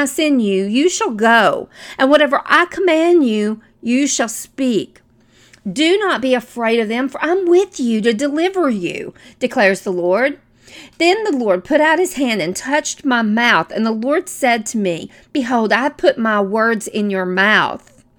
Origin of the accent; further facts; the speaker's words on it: the South, United States; My voice is quirky, for heaven's sake. I'm from the South.